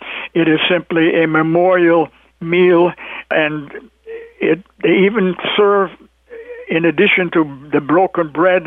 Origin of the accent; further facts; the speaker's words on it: Manitoba, Canada; When I grew up in Western Manitoba on the farm